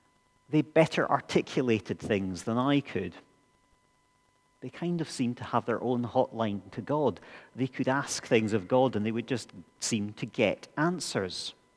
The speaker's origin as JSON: {"language": "English", "town": "Tain", "region": "Scotland", "country": "United Kingdom", "tie": "born or raised there", "said": "when I was growing up in Tain in the Highlands, I think I was probably fairly sure who in the church and who in the community round about, who the proper Christians were."}